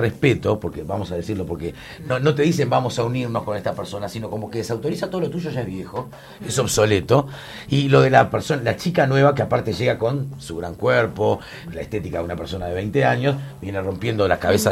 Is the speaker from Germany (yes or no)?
no; Uruguay; tanto la uruguaya como la argentina, que países que amo, y soy un uruguayo de ley y amo el Uruguay con locura